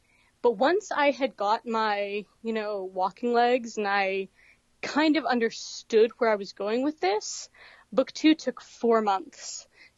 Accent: the South, United States; I mean, I grew up in the South, so I feel pretty comfortable with like the dialect, the regional habits and cultural norms that happen in Alabama, Florida, Georgia, that general area.

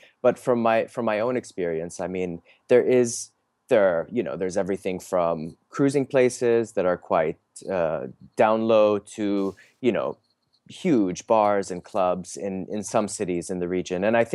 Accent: Kuwait; also born or lived in Jordan; I mean, so I grew up in Kuwait and Jordan, and I spend a lot of time in Lebanon because my father is Lebanese.

